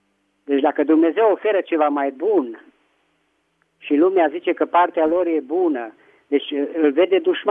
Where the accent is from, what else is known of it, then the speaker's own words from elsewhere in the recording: Petroșani, Hunedoara County, Romania; din Petroșani.